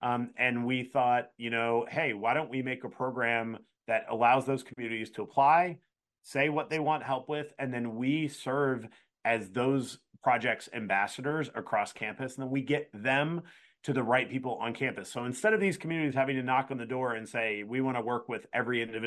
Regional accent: Virginia, United States; now in Madison, United States; So I grew up in Virginia, went to the University of Tennessee, went to University of Buffalo, and then ended up here in Madison, Wisconsin.

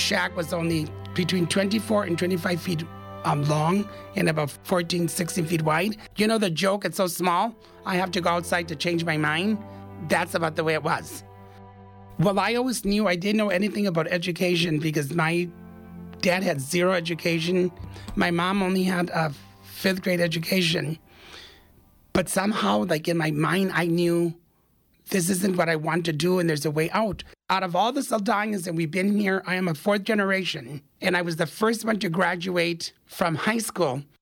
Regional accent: Oconto, Wisconsin, United States; born there; although we were born, like I was born in Oconto, we were only around the migrant workers. So we could understand English and speak it, but it was very limited.

